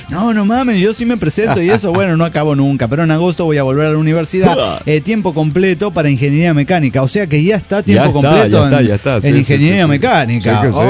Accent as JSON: {"language": "Spanish", "country": "El Salvador", "lives_now": "United States", "said": "fue conmigo a El Salvador para Año Nuevo para conocer mi pueblo y mi familia."}